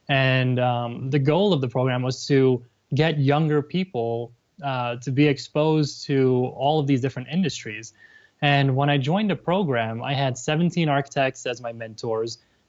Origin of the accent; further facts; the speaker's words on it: New York City, New York, United States; I was born and raised in New York City, went to a high school that was down in Wall Street.